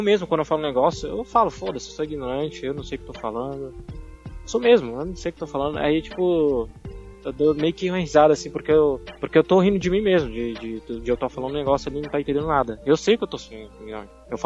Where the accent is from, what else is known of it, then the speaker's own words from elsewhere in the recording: São Paulo, Brazil; Eu sou de São Paulo.